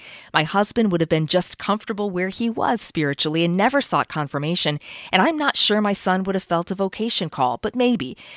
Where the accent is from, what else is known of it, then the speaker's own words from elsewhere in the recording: Cincinnati, Ohio, United States; This was foreign to me. I grew up in Cincinnati. I was lost here.